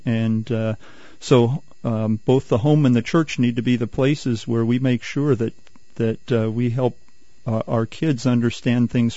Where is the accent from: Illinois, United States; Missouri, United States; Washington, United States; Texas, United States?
Missouri, United States; Warrensburg; I'm from Warrensburg, Missouri, about 50 miles east of Kansas City.